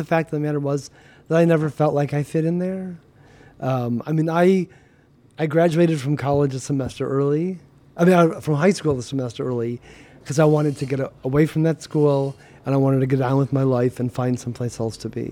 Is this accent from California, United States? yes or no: no; Chicago, Illinois, United States; You know, growing up in Chicago and then moving to the suburbs, I was still a shapeless blob.